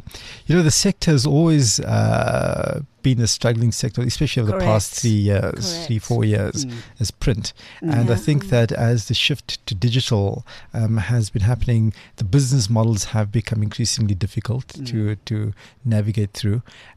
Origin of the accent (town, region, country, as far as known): Cape Town, Western Cape, South Africa; born or raised there